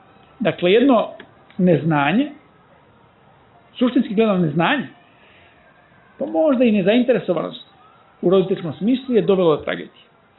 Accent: Zlatibor District, Serbia; ja sam odrastao na Zlataru, to je isto lepa planina poput ove

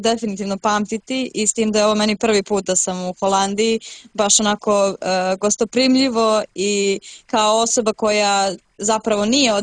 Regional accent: Montenegro; Možda je teže to odraditi kod nas u Crnoj Gori pošto mi imamo dosta omladine

